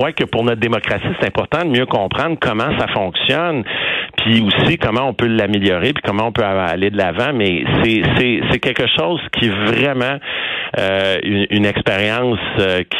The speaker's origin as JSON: {"language": "French", "town": "Montreal", "region": "Quebec", "country": "Canada", "tie": "born or raised there", "said": "Regardez, je suis Montréalais, je suis né à Montréal, à Montréal, je travaille, puis je vis là."}